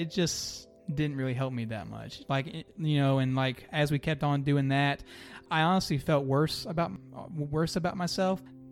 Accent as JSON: {"language": "English", "town": "Charlotte", "region": "North Carolina", "country": "United States", "tie": "born there", "said": "I was born on January 21st, 2002 in Charlotte, North Carolina."}